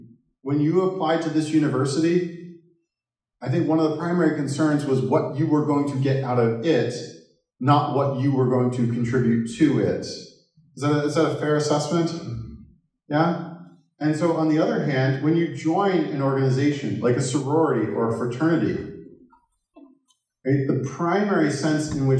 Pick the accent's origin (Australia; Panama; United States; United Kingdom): United States; Midwest; I'm from the Midwest here